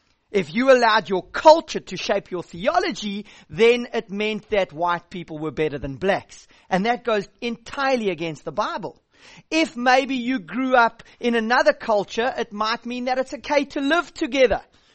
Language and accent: English; South Africa; So you might know from my accent that I don't come from Scotland or Holland. I come from South Africa, which means I'm an African.